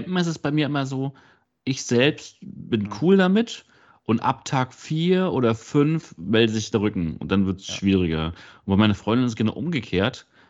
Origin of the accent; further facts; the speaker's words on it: Baltic coast, Germany; also es ist da, wo ich herkomme, ja, Ostseeküste, ist halt genau das gleiche Wetter.